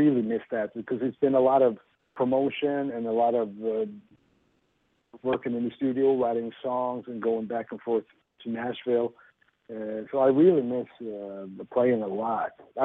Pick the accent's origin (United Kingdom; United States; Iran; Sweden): Sweden; I think they like the fact that I'm coming from Sweden and play country music.